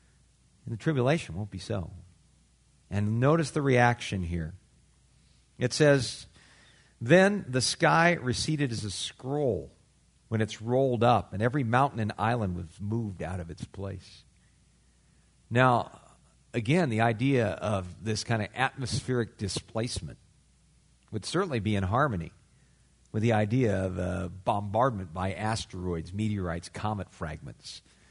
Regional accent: California, United States; again, this is where growing up in Southern California is somewhat of an advantage.

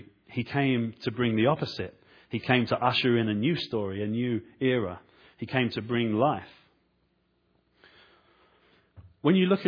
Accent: London, United Kingdom; Being from London, that's kind of what I think when I hear the word condemn. I was born and raised in London, where we have, you know, history and stuff.

